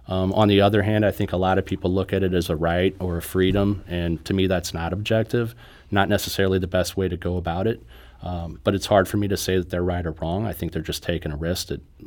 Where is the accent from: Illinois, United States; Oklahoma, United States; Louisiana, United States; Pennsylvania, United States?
Illinois, United States; Yeah, for as long as I can remember. So I grew up in Illinois, actually.